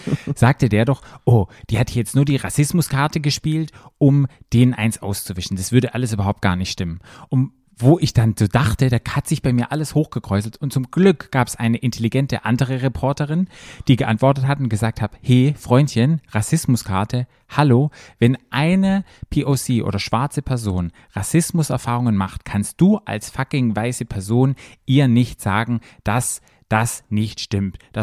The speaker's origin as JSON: {"language": "German", "country": "Germany", "said": "für mich als Deutscher"}